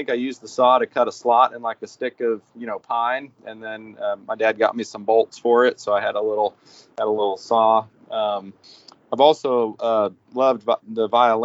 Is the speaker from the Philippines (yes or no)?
no; Texas, United States; I grew up down near San Antonio, actually closer to Bernie. Out in the hill country.